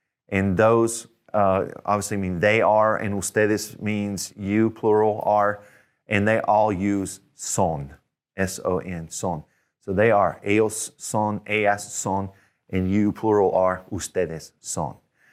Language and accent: English; Georgia, United States; I am from Georgia. That's always going to be said. Never will change. That's who I am as part of my identity.